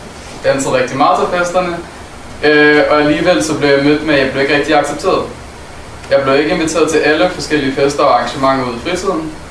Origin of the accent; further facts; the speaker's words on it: Aalborg, North Denmark Region, Denmark; jeg er dansker. Jeg er født og opvokset i Danmark og på Aalborg.